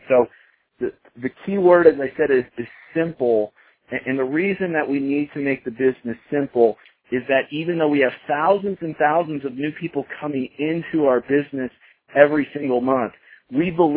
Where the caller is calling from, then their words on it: Colorado, United States; I'm calling in from Colorado tonight.